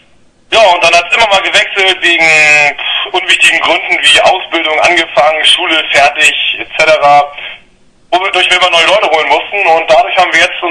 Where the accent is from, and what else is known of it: Elmshorn, Schleswig-Holstein, Germany